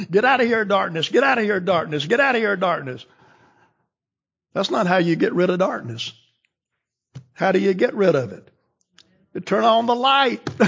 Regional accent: South Carolina, United States; Where we grew up in South Carolina, they smoke them.

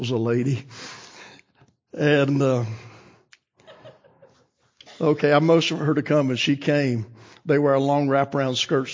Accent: South Carolina, United States; Where we grew up in South Carolina, they smoke them.

